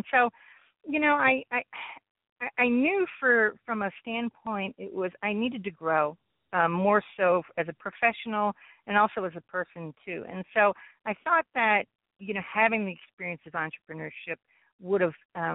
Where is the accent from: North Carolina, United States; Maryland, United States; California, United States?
Maryland, United States; Baltimore; moved away as an adult; now in Dallas, United States; I'm not a Dallas native. I'm originally from the Northeast. I'm a native of Baltimore, actually. And back in the 90s, I migrated here